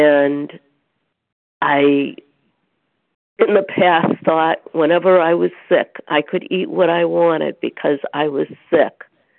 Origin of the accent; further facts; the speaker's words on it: Boston, Massachusetts, United States; I am from the South Shore area of Boston, Massachusetts.